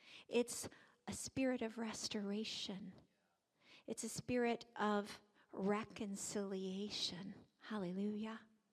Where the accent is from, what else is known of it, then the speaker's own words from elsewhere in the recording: Lenexa, Virginia, United States; I was from Lenexa, Virginia, and there was a little post office, and there was not even a stoplight.